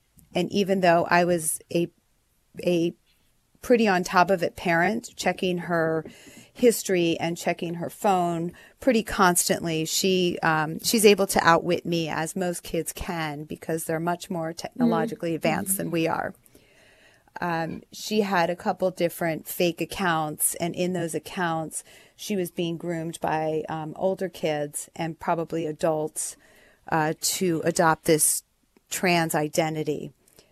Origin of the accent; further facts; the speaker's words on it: East Coast, United States; now in California, United States; Not originally. Originally, okay. I'm from the East Coast.